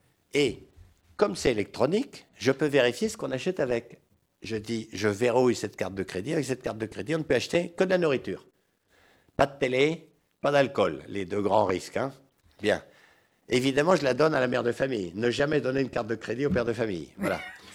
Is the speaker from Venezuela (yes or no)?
no; France; On pourrait même dire ça chez nous, en France.